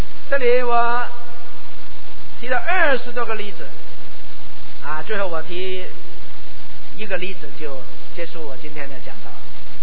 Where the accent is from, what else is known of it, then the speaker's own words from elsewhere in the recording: China; 我们中国人说发财就有福，平安就有福